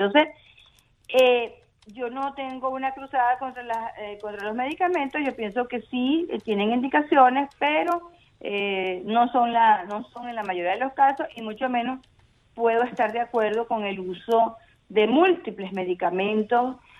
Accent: Venezuela; por la situación política que están viviendo también en mi país, Venezuela, sí.

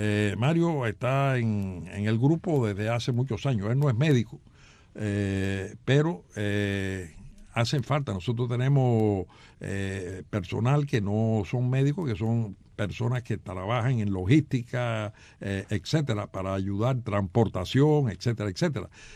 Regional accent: Placetas, Villa Clara, Cuba; El único guajiro que hay soy yo, que soy de Placeta.

